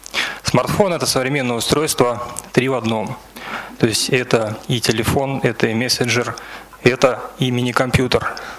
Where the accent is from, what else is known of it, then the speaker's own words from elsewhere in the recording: Yaroslavl, Yaroslavl Oblast, Russia; я из Ярославля.